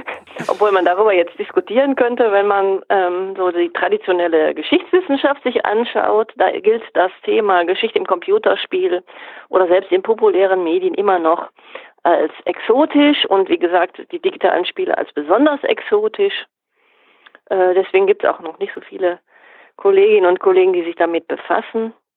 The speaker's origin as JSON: {"language": "German", "region": "North Rhine-Westphalia", "country": "Germany", "said": "sei es Strukturwandel im Ruhrgebiet, wo ich herkomme, oder auch Identität und in Anführungszeichen Heimatgefühl in Südwestfalen, wo ich eben jetzt tätig bin."}